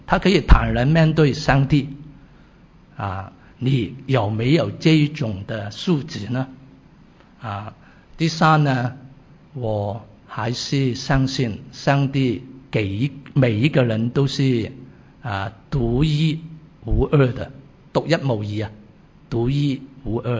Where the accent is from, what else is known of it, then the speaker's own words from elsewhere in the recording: South China, China; 她就我们是南方人嘛，她是很爱国的